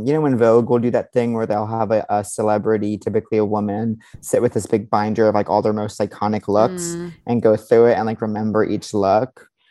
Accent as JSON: {"language": "English", "region": "New York", "country": "United States", "tie": "born or raised there", "said": "And so, I grew up on Long Island. I'm standing there, 10 years old, cast on my wrist."}